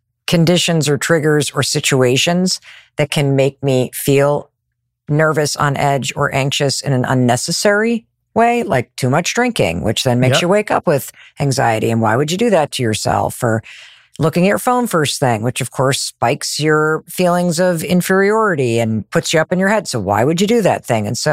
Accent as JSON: {"language": "English", "region": "Michigan", "country": "United States", "tie": "born or raised there", "moved": "as an adult", "said": "No, I'm from Michigan. No kidding. Yeah, that's where I grew up. And then came east for college and law school, met my husband out here."}